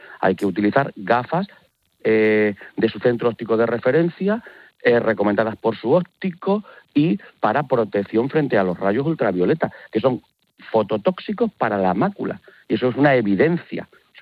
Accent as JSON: {"language": "Spanish", "town": "Torrejoncillo", "region": "Extremadura", "country": "Spain", "tie": "born or raised there", "said": "por lo menos en mi pueblo, en Torrejoncillo, Cáceres. Yo no sé en el suyo."}